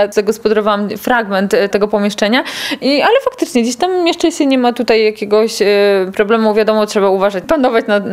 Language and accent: Polish; Lublin Voivodeship, Poland; bo u nas na Lubelszczyźnie jest dużo mniej.